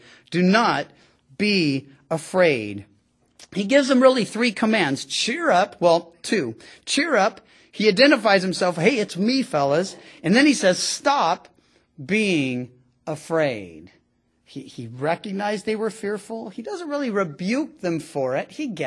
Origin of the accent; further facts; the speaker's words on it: Missouri, United States; See, I'm from Missouri, the show me state.